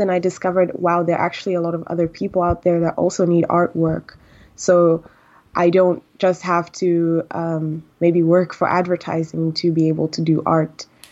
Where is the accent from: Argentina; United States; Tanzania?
Tanzania; I'm actually Tanzanian and I grew up in Tanzania, and art is not really a career.